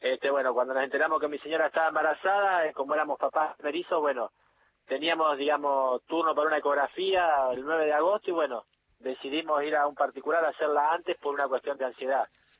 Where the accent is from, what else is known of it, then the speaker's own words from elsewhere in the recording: Olavarría, Buenos Aires Province, Argentina; moved away as an adult; also born or lived in Coronel Suárez; now in Río Grande, Argentina; nací en Coronel Suárez, pero bueno, viví toda mi vida en Olavarría, y bueno, a los 21 años me vine para acá, para Río Grande.